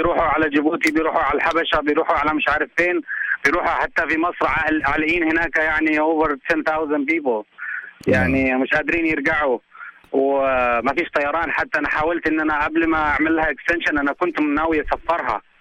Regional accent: Yemen; انا من اليمن مش من مصر.

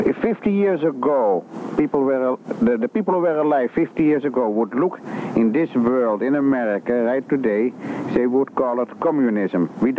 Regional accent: Netherlands; moved away as an adult; I'm from the old country. I'm from Holland, and I came to this country in 52

